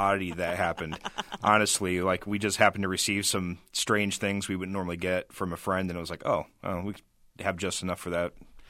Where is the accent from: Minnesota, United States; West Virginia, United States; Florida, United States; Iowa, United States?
Iowa, United States; Denison; like even in my hometown, Denison, Iowa, we have a taco truck now